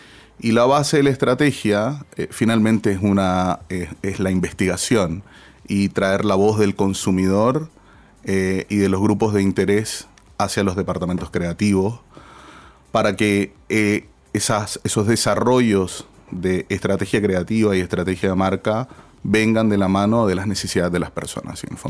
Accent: Nicaragua; moved away as an adult; now in Chile; Sí, yo soy nicaragüense. Tengo 17 años de vivir en Chile.

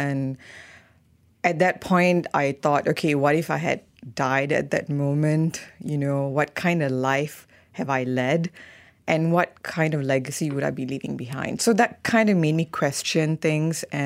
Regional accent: Malaysia; You know, I am Malaysian, grew up here.

